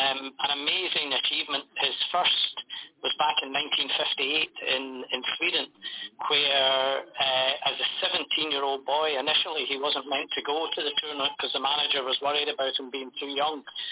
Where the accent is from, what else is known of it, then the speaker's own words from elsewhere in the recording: Scotland, United Kingdom; As a young guy growing up in Scotland, my friends and I, we went out in the street and played football, played soccer in the street.